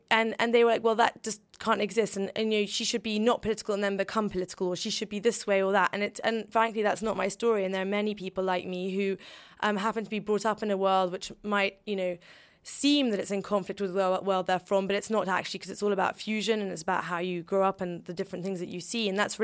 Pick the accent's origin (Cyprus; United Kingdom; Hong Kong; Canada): United Kingdom; I'm British but originally Middle Eastern and Bosnian